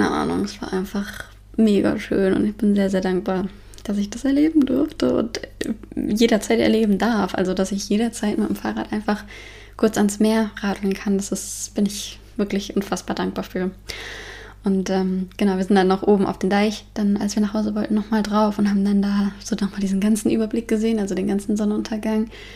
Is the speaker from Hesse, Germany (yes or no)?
yes; Frankfurt, Hesse, Germany; Ich komme ja aus Frankfurt